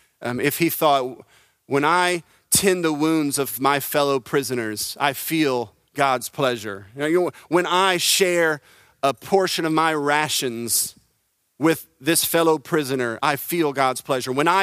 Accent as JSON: {"language": "English", "region": "Louisiana", "country": "United States", "said": "we all feel like, hey, we're from Acadiana. This is Acadiana."}